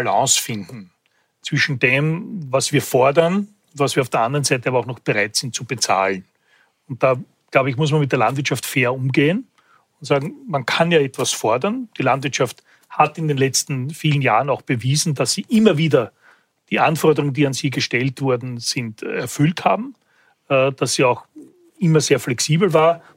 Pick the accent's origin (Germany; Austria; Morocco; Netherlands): Austria; Lower Austria; In meiner Kindheit, ich komme aus dem Weinviertel, hat es dort kaum ein Maisfeld gegeben.